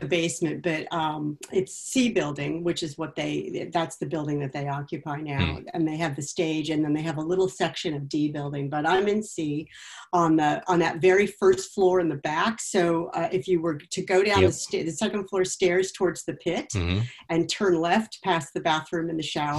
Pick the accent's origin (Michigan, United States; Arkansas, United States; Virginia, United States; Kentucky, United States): Virginia, United States; Vienna; also born or lived in Osaka, Japan; Well, I was born in Osaka, Japan, because my father was in the military. And then when I was two, we moved back to the States. So I grew up in Vienna, Virginia.